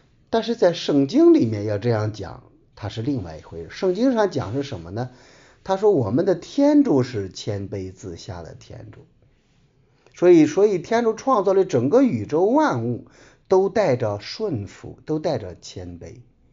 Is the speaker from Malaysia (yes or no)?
no; China; 这一点智慧我们中国人呢特别的懂，不过中国人把这种智慧呢研究的更加精细